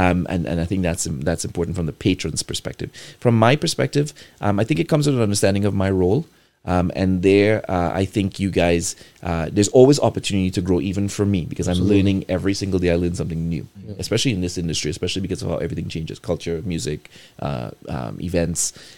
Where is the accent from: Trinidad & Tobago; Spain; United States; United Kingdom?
Trinidad & Tobago; moved away; growing up in Trinidad, soca was, you grew up with soca